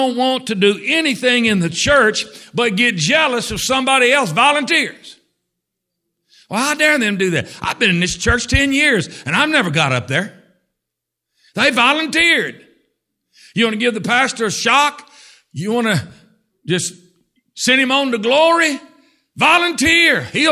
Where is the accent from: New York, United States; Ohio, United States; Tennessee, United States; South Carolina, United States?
Tennessee, United States; You know, when I was growing up in Tennessee, when I was a senior in high school, I dated one of the McCoys.